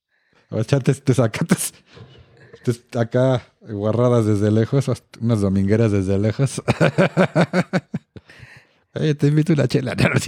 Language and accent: Spanish; Mexico; Somos mexicanos guadalupanos